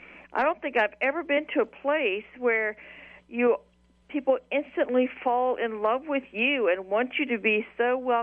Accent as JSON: {"language": "English", "region": "Indiana", "country": "United States", "lives_now": "Granbury, United States", "said": "I do live in Granbury, but I'm new to Granbury. Nope. I'm from the Midwest, east of the Mississippi."}